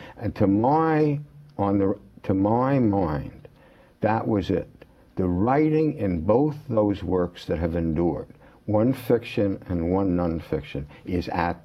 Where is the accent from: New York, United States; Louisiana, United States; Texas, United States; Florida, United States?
New York, United States; Manhattan; I grew up in Manhattan. I went to PS 93.